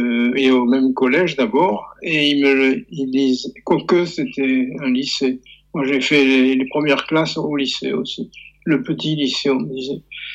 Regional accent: Marseille, Provence-Alpes-Côte d'Azur, France; moved away as an adult; qu'on avait entre 15 et 16, 17 ans, j'ai quitté Marseille, c'était 20 ans, je crois, hein.

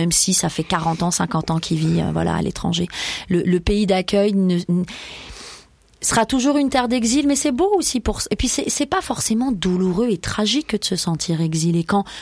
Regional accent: Iran; accent: Persian; French is a second language; now in France; il saisit mon accent étranger en persan, et il me dit bah vous venez d'où, et je lui dis bah je pourquoi, j'aime bien dire ça, bah non je suis iranienne, comme là quand on me dit mais tu viens d'où, bah quoi, je suis française.

